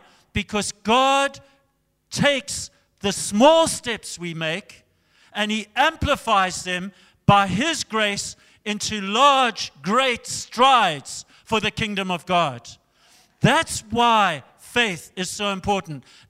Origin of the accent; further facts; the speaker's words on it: Zimbabwe; We came from Zimbabwe and we felt such an anguish for Zimbabwe, such a burden for Zimbabwe